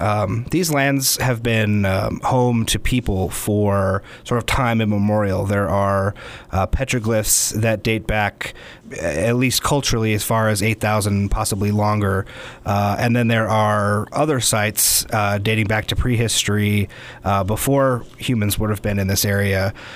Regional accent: Las Cruces, New Mexico, United States; I grew up here in Las Cruces. I grew up camping with my dad, later on in life going hunting on public lands here in Doñana County as well as around the state.

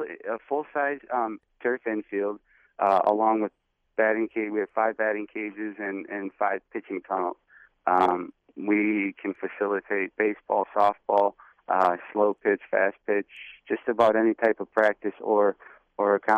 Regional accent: Midland, Michigan, United States; Dan Killian is a guy that I grew up with in Midland.

